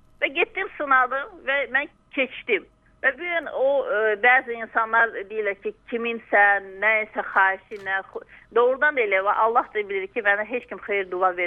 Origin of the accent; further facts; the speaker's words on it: Khachmaz, Khachmaz District, Azerbaijan; also born or lived in Quba; mən Qubalıyam, yəni Xaçmazda böyümüşəm.